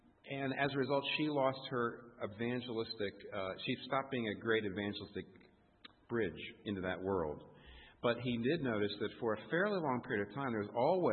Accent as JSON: {"language": "English", "country": "United States", "said": "I still haven't figured out what that is, and I'm an American."}